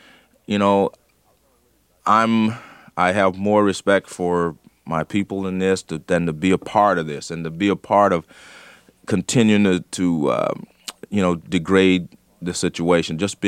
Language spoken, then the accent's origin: English; California, United States; well, I grew up in California.